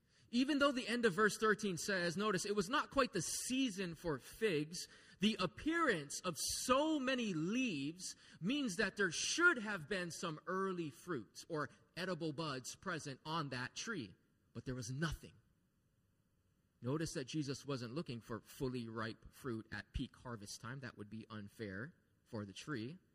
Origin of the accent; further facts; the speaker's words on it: Lanai, Hawaii, United States; I grew up on Lanai in Maui, and I encountered many fruit trees growing up.